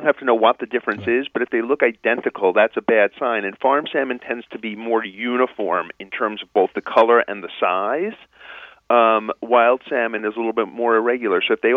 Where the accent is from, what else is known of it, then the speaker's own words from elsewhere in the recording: New York, United States; I grew up in New York, you know, bagels and lox, very important part of the weekend.